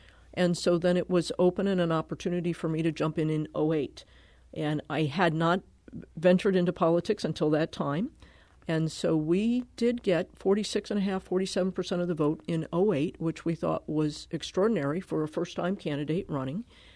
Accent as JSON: {"language": "English", "region": "Connecticut", "country": "United States", "tie": "born or raised there", "said": "I grew up in Connecticut. I went to school in Milwaukee to Marquette University."}